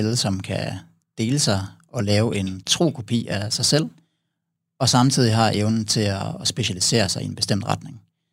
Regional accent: Herning, Central Denmark Region, Denmark; Jeg er fra Herning oprindeligt.

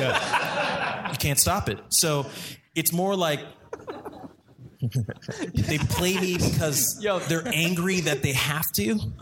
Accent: Bakersfield, California, United States; Okay, so I'm from Bakersfield, California, which is like the mecca of soccer development, clearly.

